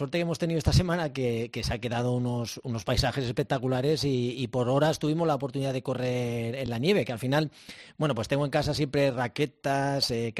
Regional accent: Basque Country, Spain; soy vasco porque los vascos nacemos donde queremos

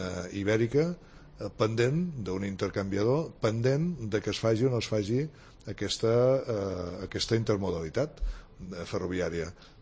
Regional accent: Tarragona, Catalonia, Spain; I n'estem orgullosos, jo com a tarragoní n'estic orgullós.

